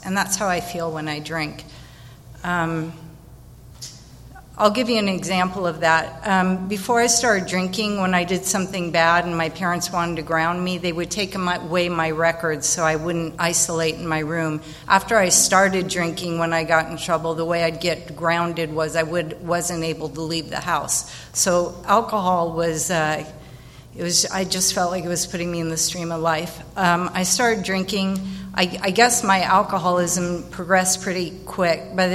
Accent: Escondido, California, United States; So I grew up in Escondido, and I had a relatively normal childhood.

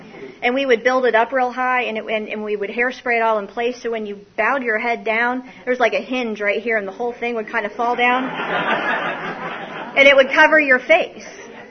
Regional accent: Ohio, United States; Now, I was raised in Ohio. We don't say yes, ma'am. I mean, I was taught manners when I moved to the South.

